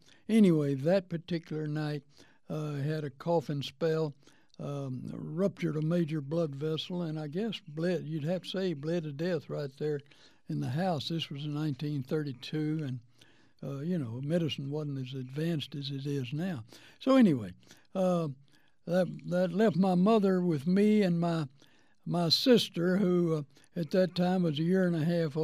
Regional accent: Waco, Texas, United States; Actually, I was born here in Waco, lived here until I was 7 years old

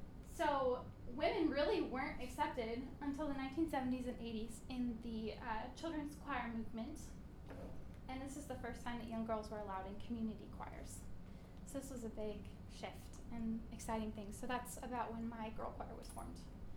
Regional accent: Seattle, Washington, United States; I'm from Seattle, where I participated in a girl choir program for 12 years

